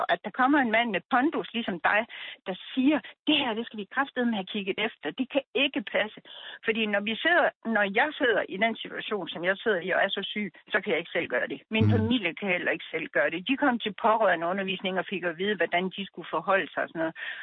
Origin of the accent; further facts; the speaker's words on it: Jutland, Denmark; For det første er jeg jyde